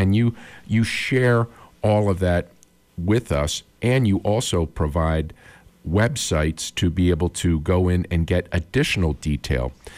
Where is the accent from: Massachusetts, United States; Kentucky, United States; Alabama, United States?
Massachusetts, United States; Boston; And I am from Boston and also the North Shore of Massachusetts, on the shore, living on the shore.